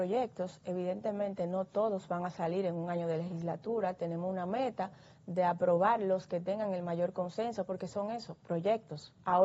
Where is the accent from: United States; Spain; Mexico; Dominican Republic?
Dominican Republic; Como dominicanos somos número uno en el béisbol.